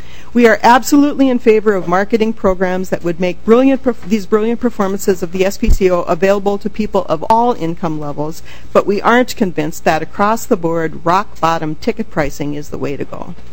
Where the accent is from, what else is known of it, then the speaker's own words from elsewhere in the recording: Duluth, Minnesota, United States; now in Twin Cities, United States; I grew up in Duluth, but have lived in the Twin Cities ever since my college years